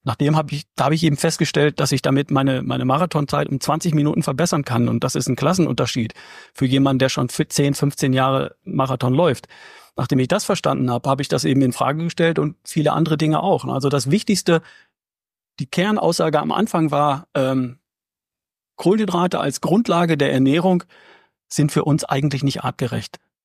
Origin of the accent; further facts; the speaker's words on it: North Rhine-Westphalia, Germany; Ich komme aus Ostwestfalen, da gibt's Kartoffeln von der Wiege bis zur Bahre.